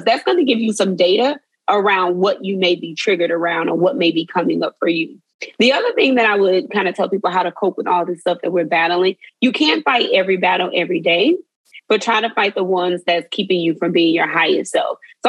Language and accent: English; Mississippi, United States; I'm from Mississippi, so we heard this a lot.